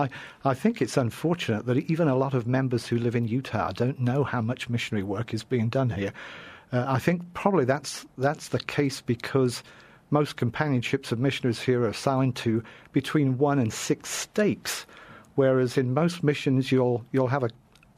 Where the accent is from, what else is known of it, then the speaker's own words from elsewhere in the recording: England, United Kingdom; We are British, of course. You probably tell that very easily. I'm English.